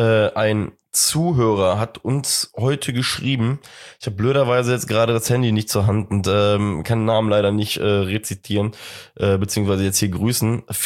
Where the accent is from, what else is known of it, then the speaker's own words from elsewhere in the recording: Cologne, North Rhine-Westphalia, Germany; als Kölner, hat man dann natürlich immer so ein bisschen die Hoffnung